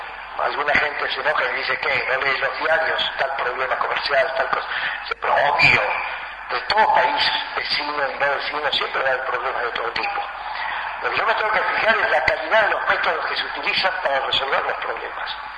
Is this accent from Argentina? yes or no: yes; Rosario, Santa Fe, Argentina; Yo soy rosarino